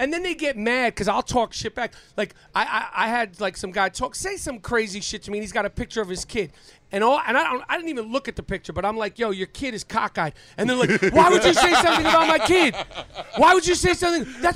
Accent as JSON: {"language": "English", "town": "New York City", "region": "New York", "country": "United States", "tie": "born or raised there", "said": "Like, I grew up in New York City. I grew up around black, Spanish, Chinese, whatever."}